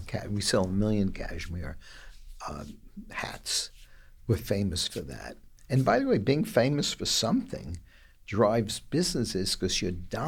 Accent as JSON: {"language": "English", "town": "Bronx", "region": "New York", "country": "United States", "tie": "born or raised there", "said": "growing up in the Bronx, I didn't know from fancy, but growing up in the Bronx, I, you know, liked... things."}